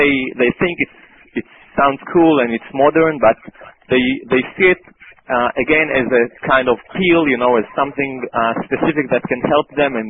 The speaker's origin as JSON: {"language": "English", "town": "Tel Aviv", "region": "Tel Aviv District", "country": "Israel", "second_language": "English", "said": "I'm from Tel Aviv, Israel."}